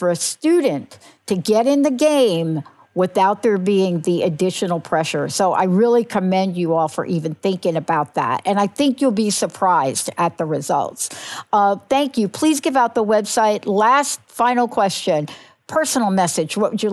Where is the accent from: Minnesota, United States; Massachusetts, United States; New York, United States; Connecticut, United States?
New York, United States; also born or lived in New Jersey; now in Washington, United States; I live in Washington State now, but I grew up in New York and New Jersey